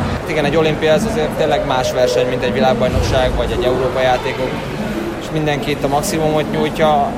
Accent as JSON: {"language": "Hungarian", "town": "Zagyvarékas", "region": "Jász-Nagykun-Szolnok", "country": "Hungary", "tie": "born or raised there", "said": "Szerencsére elég sok szurkoló kijött Magyarországról, a szülővárosomból, Zagyvarékasról."}